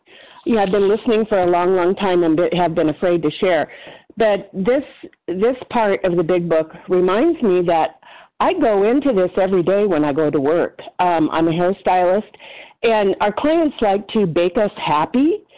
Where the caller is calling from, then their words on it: La Mesa, California, United States; I'm from La Mesa, California, just outside of San Diego.